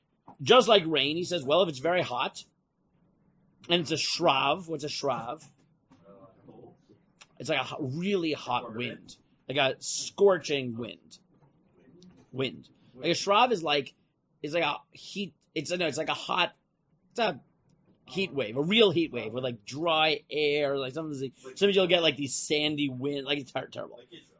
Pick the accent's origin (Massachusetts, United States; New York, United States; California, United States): New York, United States; I grew up in New York, and I ate in the sook in New York